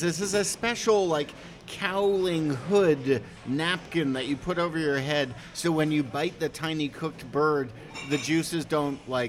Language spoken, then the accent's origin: English; Ottawa, Ontario, Canada; I'm from Ottawa, Canada.